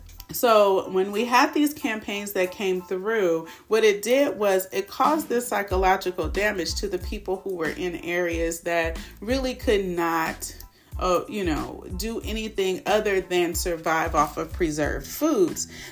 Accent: Oakland, California, United States; it's easy to say, oh, hey, I'm from Oakland, where I sit in free food lines. Like, that is, it was a thing because of the time of the time I was born, the time that I lived in the city of Oakland.

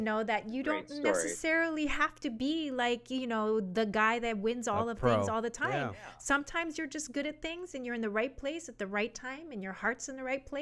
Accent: Hawaii, United States; Well, we're from Hawaii, so

